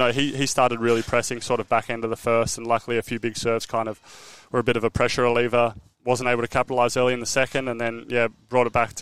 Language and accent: English; Australia; We have Aussie Open wildcard, French Open wildcard as Australian